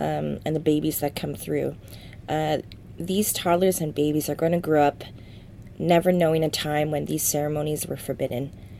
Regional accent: Fort Albany First Nation, Ontario, Canada; which means Earth Boss Woman. I am Sturgeon Clan from Fort Albany First Nation.

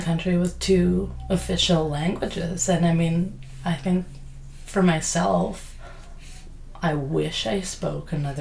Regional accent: Canada; through my life as a Canadian, reading things in French all my life

